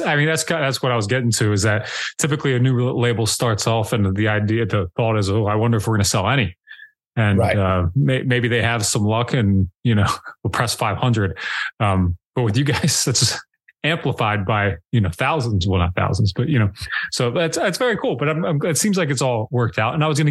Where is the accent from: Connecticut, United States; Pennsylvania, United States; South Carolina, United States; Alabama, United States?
Pennsylvania, United States; is a band that I felt like I was the only person who knew of them in where I grew up in Pennsylvania.